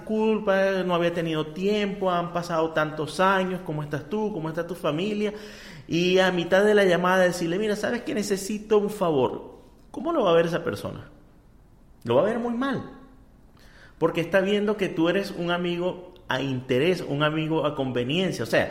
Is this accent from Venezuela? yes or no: yes; Venezuela; now in United States; desde que me vine de Venezuela a los Estados Unidos, han pasado 8 años.